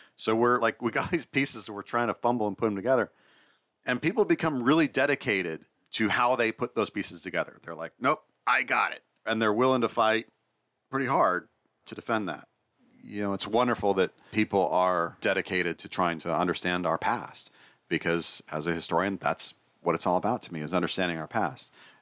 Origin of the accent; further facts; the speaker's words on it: United States; I'm an American.